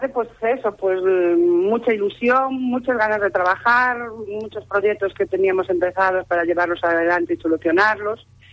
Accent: Ribadavia, Galicia, Spain; hacer cosas por mi pueblo, por decirlo de alguna manera. Yo antes de ser concejala, pues llevo muchísimos años en la vida de la vida cultural de Rivadavia

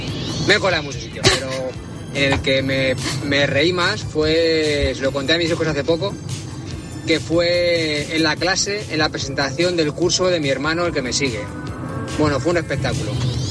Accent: Getafe, Community of Madrid, Spain; de Getafe.

